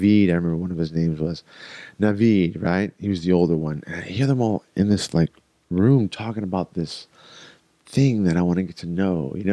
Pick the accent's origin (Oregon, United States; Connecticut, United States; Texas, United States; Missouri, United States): Texas, United States; Houston; But I grew up in Houston, Texas.